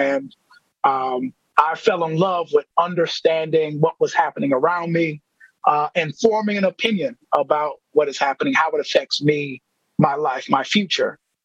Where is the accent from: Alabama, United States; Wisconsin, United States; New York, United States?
Wisconsin, United States; Milwaukee; I grew up in the Sherman Park neighborhood.